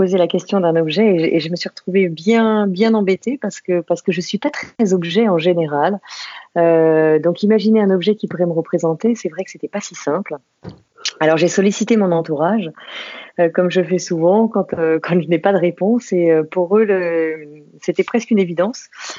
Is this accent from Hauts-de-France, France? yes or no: no; Saint-Maurice, Île-de-France, France; Alors moi, je suis une parisienne. En fait, je suis une banlieusarde. Je suis née à Saint-Maurice, tout à côté de Paris. Et j'ai vécu en banlieue parisienne pendant des années autour de Paris. Donc, mes racines sont en Île-de-France.